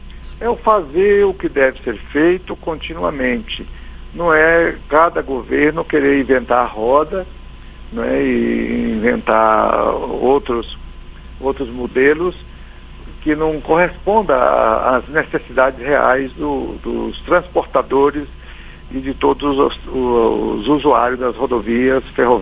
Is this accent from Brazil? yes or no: yes; Rondônia, Brazil; eu sou de Rondônia, nós temos o maravilhoso Rio Madeira